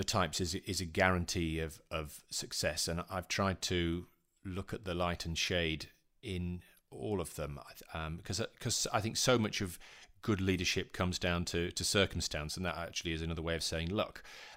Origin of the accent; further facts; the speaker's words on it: Yorkshire and the Humber, United Kingdom; born there; I was born in Yorkshire. I know the challenges of getting a train sideways across the country.